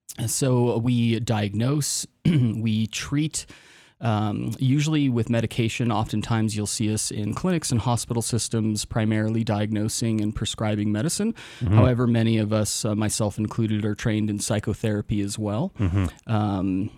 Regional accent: South Lake Tahoe, California, United States; so I grew up in South Lake Tahoe. That's where I went to high school.

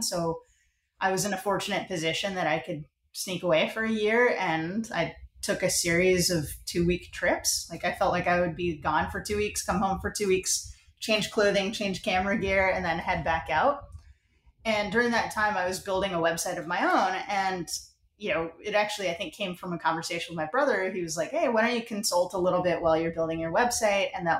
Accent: San Diego, California, United States; now in Dallas, United States; I live in Dallas now, so not so much. But I did a lot of snowboarding and surfing, skateboarding growing up in San Diego.

